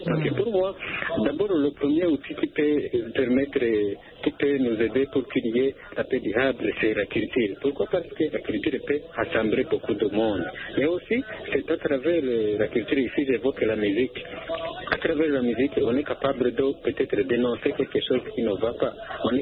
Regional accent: Bujumbura, Bujumbura Mairie, Burundi; Écoutez, madame, chez nous à Bujumbura

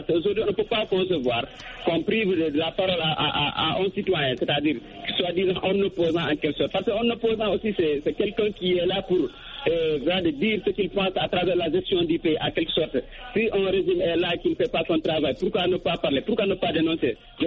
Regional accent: Cameroon; même si c'est loin de chez moi, au Cameroun

